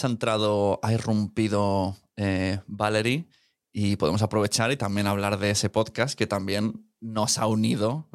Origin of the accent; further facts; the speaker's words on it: Catalonia, Spain; Como se piensan que soy de Madrid. Como no tengo mucho acento catalán porque no lo hablo, pues siempre dicen, tú eres de Madrid.